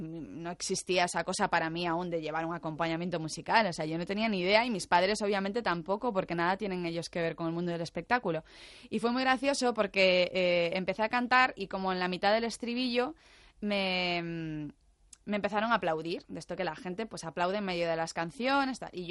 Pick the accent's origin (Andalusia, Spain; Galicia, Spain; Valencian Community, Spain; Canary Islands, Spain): Galicia, Spain; Lugo; las fiestas del carnaval en Lugo, que es de donde yo soy